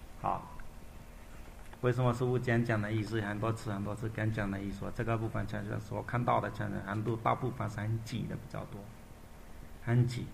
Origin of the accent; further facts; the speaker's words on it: Myanmar; Chinese is a second language; 我们缅甸人的话看自己修的哪一部分